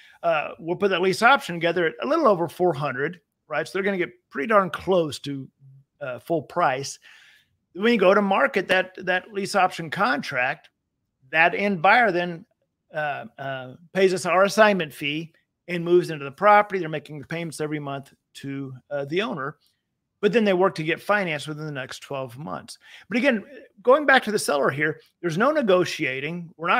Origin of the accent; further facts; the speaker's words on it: Texas, United States; I like analogies, Jay, and I'm from Texas, so I like analogies, and I like Mexican food.